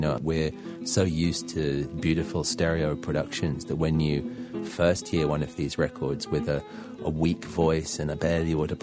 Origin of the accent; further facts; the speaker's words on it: United Kingdom; certainly as a British person